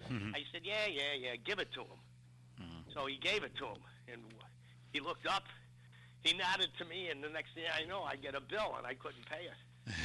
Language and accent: English; Chicago, Illinois, United States; I mean, I'm from Chicago.